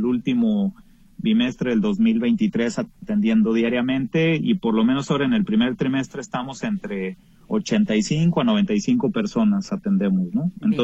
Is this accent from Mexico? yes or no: yes; Mexico; siempre nosotros como mexicanos a nivel comunidad y gobierno exigimos un respeto irrestricto por los derechos humanos